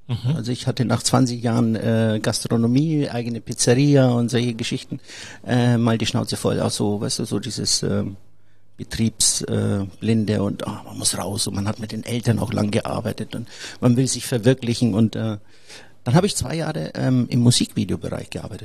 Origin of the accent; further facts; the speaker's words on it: Forchheim, Bavaria, Germany; moved away as an adult; now in Spain; Ich komme aus dem schönen Frankenland. Eigentlich ist so die Forchheim-Allersberg meine Heimat gewesen in Deutschland.